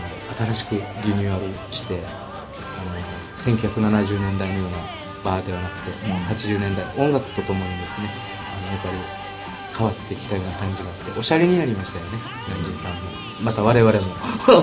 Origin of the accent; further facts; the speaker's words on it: Chatan, Okinawa, Japan; 生まれは隣の沖縄市なんですけど、当時小座市、はい、それから3、4歳の頃に茶谷に両親が家を建てたので、